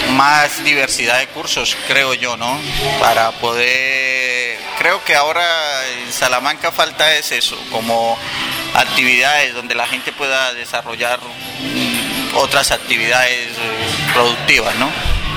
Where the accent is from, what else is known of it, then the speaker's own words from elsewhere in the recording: Colombia; moved away as an adult; now in Spain; De Colombia.